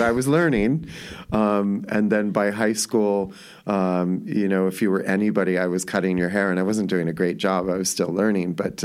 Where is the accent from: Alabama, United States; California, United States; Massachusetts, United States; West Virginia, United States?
California, United States; Hollywood; I grew up in Hollywood. My dad was a bodyguard for famous kids.